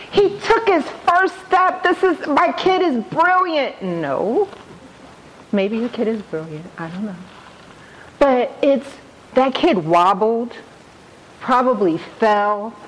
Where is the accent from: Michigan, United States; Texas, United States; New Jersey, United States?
New Jersey, United States; Newark; and I'm from New Jersey. I grew up in Newark, New Jersey, and in and around Newark, New Jersey.